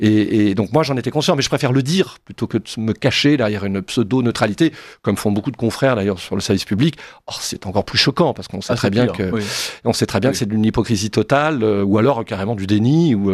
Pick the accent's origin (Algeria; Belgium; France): France; Nantes, Pays de la Loire; also born or lived in Vannes; quand on est breton comme moi, hein, je suis originaire de Nantes, mais je suis né à Vannes.